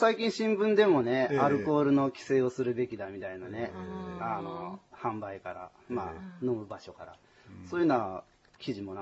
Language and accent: Japanese; Honshu, Japan; now in Hokkaido, Japan; 花見は僕は本州の出身なんですけど、北海道に来て花見をしたっていう経験ないですね。